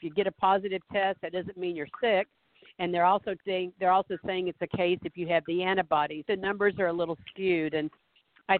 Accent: Jacksonville, Florida, United States; I mean, Florida still, I mean, there's a few places I know in my hometown in Jacksonville that still they're still there.

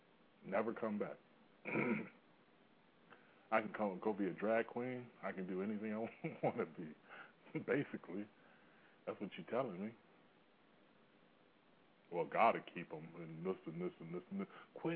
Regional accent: Detroit, Michigan, United States; I don't care if it's the Detroit Pistons. I'm from Detroit.

